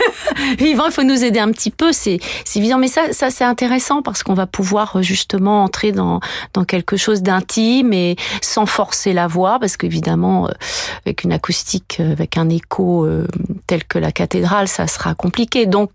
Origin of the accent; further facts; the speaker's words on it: Brittany, France; je suis, vous savez, je suis bretonne, hein. Donc évidemment, ça rôde autour de moi tout l'esprit celtique.